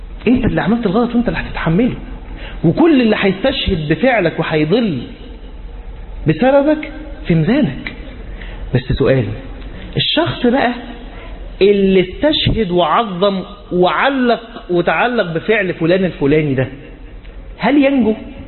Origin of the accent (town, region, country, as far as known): Egypt